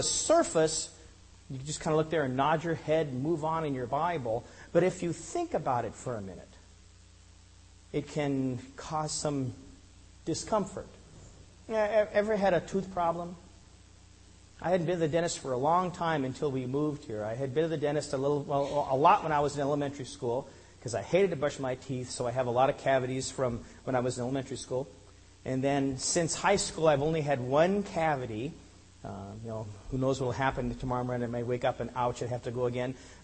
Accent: Denver, Colorado, United States; now in Washington, United States; I used to live in Colorado. I was born in Denver, grew up there, but I don't live there anymore. I live in Washington, so I'm an ex-Colorado.

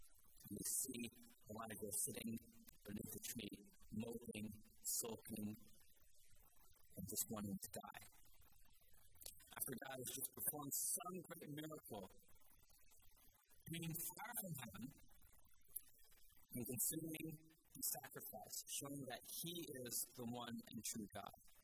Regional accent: Kingston, Washington, United States; I'm from Kingston, Washington.

